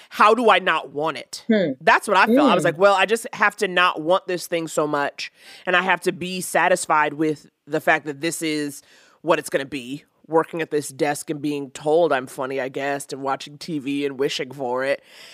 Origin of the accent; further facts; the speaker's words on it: New York, United States; And I, you know, growing up in New York, we would go to plays and stuff.